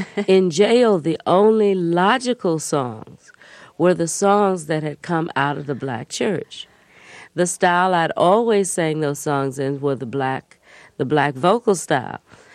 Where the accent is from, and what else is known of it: Albany, Georgia, United States; born or raised there